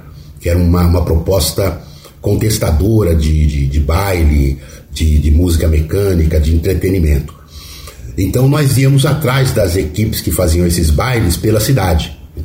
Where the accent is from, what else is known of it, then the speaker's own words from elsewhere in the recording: São Paulo, Brazil; e também fala sobre o nosso interesse como paulistanos pela Baixada, pelo litoral, né, pelo mar.